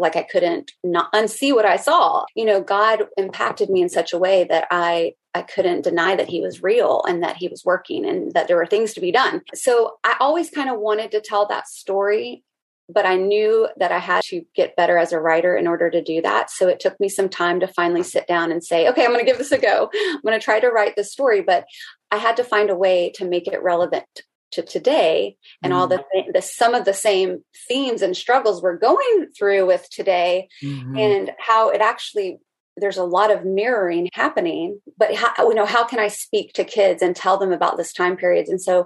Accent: Chattanooga, Tennessee, United States; now in Atlanta, United States; So I am born and raised in the South. I was born in Chattanooga, Tennessee, and I live now in the suburbs of Atlanta.

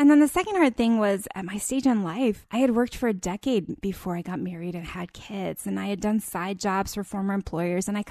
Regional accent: East Coast, United States; We are both from the East Coast and we had friends and families on the East Coast

